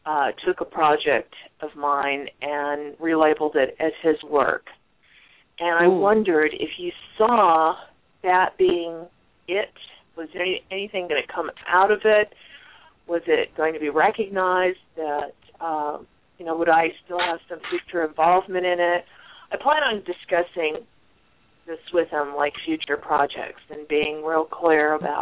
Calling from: Arizona, United States

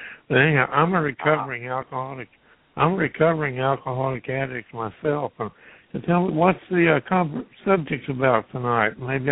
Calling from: Fresno, Texas, United States; I'm calling from Fresno, Texas.

